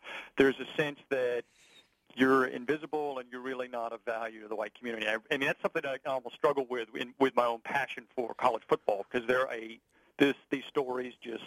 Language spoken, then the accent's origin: English; Texas, United States; I'm from Texas, and I'm a huge college football fan.